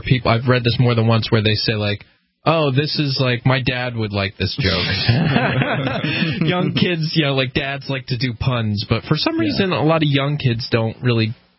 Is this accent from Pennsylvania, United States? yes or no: no; New Jersey, United States; I used to go to New York City an awful lot because I grew up in New Jersey.